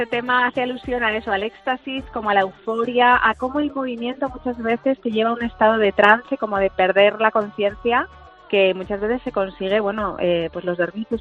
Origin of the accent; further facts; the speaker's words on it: Madrid, Community of Madrid, Spain; now in Toledo, Spain; Yo soy de Madrid, pero me siento toledana desde hace muchos, muchos años, porque siempre lo digo, Toledo me acogió cuando vine aquí por primera vez